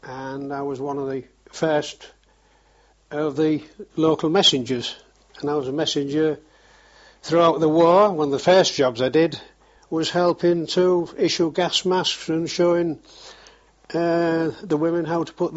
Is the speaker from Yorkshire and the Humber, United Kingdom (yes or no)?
yes; Bilton, Yorkshire and the Humber, United Kingdom; born there; I was born in Bilton, which is the other side of Hull, about 4 miles the other side of Hull.